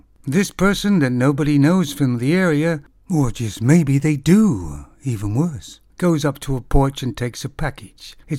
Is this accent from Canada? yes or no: yes; Canada; Now, this news item is about my home country, Canada.